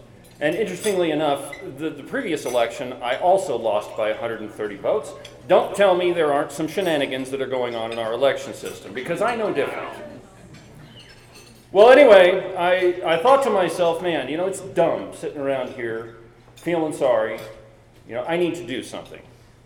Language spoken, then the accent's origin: English; Buffalo, Wyoming, United States; also born or lived in Virginia; I grew up in Buffalo, Wyoming. I spent a rather dubious 10-year adventure in Virginia that I don't really want to talk about again. And then I moved back to Wyoming.